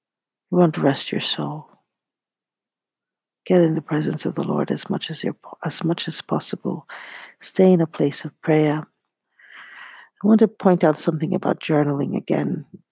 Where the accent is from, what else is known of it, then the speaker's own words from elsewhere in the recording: Nigeria; I remember growing up in Nigeria, very often we were barefoot.